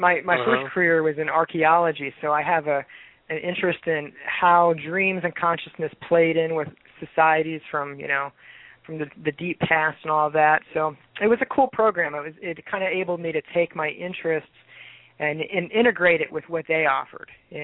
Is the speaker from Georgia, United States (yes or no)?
yes; Georgia, United States; now in California; I grew up in Georgia and spent the last 7 years in California, so I'm in denial.